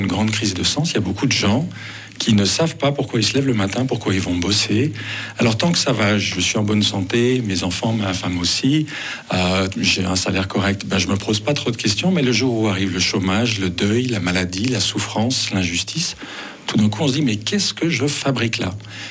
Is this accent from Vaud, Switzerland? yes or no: no; Geneva, Switzerland; Moi, j'ai grandi à Genève dans une famille moitié catholique, moitié protestante.